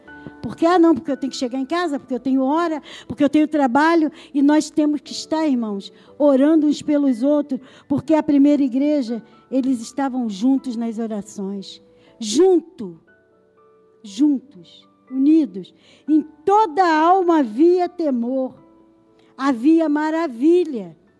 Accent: Linha Velha, Brazil; now in Nova Iguaçu, Brazil; Eu moro aqui em Nova Iguaçu, sou lá de Cabo Sul, de Linha Velha.

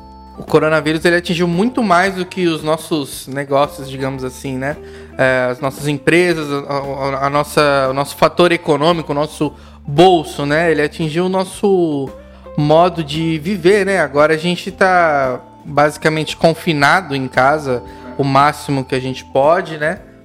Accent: Brazil; Porque a gente já amava essas coisas, né? Sim. Como brasileiro e todo mundo já consumia muito.

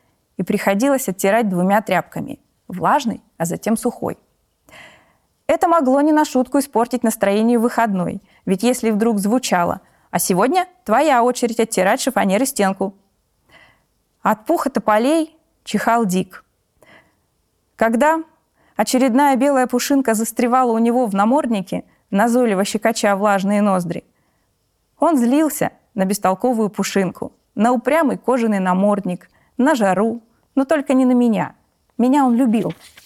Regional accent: Omsk, Omsk Oblast, Russia; born there; Я родилась в Омске.

